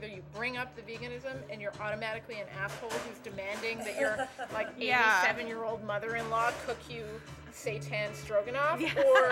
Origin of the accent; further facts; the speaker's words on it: Alberta, Canada; I'm from Alberta, which is a beefy place.